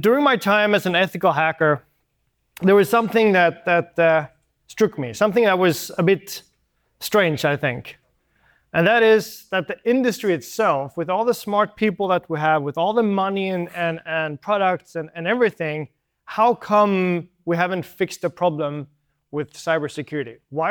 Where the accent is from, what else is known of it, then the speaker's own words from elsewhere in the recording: Sweden; I'm from Sweden. So if I yawn, it's because I'm jet lagged.